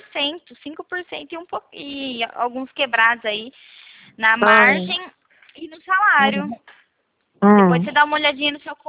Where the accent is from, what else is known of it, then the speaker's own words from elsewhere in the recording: São Paulo, Brazil; Sou de São Paulo, sim.